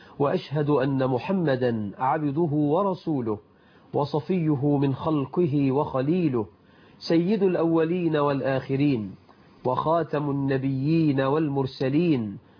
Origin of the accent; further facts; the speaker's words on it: Egypt; بلدنا مصر